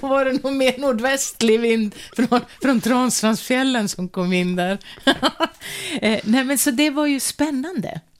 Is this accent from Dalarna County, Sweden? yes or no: yes; Evertsberg, Dalarna County, Sweden; born there; Den här fanns uppe i Evertsberg då, där jag är född.